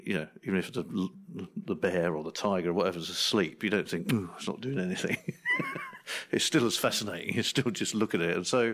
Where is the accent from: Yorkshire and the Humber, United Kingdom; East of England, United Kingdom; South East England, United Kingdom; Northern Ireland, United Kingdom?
East of England, United Kingdom; Chigwell; I was brought up in Chigwell in Essex, which, you know, beyond that railway line is just fields and orchard and fields.